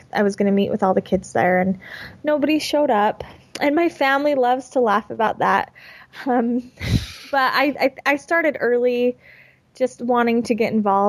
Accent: Murray, Utah, United States; Murray is just south of Salt Lake. It's kind of tucked in between Salt Lake and Sandy, Utah.

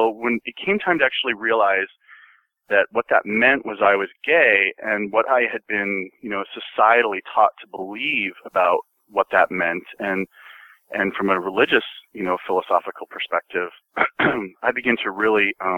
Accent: Idaho, United States; also born or lived in Kansas; I was born in Kansas, but I only lived there up until I was about a year old, and I'm pretty much raised exclusively in Idaho, which we joke now, and we actually refer to Idaho as being more Utah than Utah is. It was a very Mormon upbringing.

